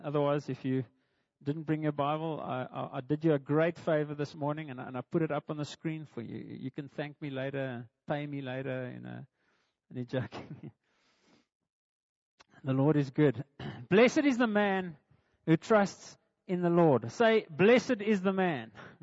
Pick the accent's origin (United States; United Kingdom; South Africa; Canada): South Africa; I think life is uncertain as a South African for that matter.